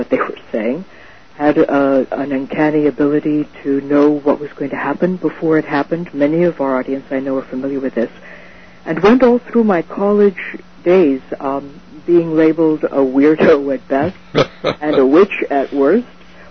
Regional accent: Mexico; My sister and I were growing up in Mexico at the time.

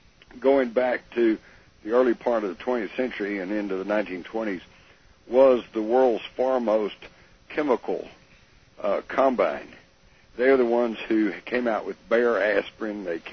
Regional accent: Texas, United States; I grew up in Texas. We all had guns. We took guns to school occasionally.

